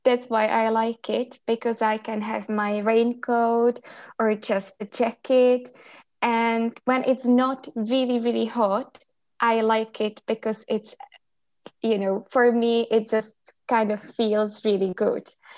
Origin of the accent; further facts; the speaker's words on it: Lutopecny, Zlín Region, Czechia; English is a second language; now in Brno, Czechia; I live in Brno, but I come from Kroměříž, little village called Lutopecny, so it's near Kroměříž.